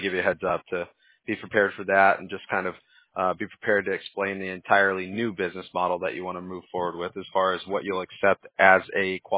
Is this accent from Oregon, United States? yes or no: no; Huntington Beach, California, United States; I'm originally from Huntington Beach, so I got a lot of family that was just like, yeah, we're going to go surf and wait for it.